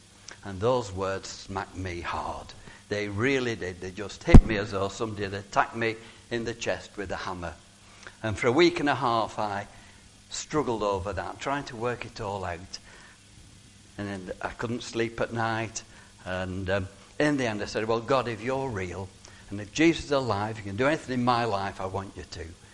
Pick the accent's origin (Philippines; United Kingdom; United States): United Kingdom; Nelson, North West England; Now, I'm a Lancashire lad. I come from Nelson, so I am a Lancashire lad.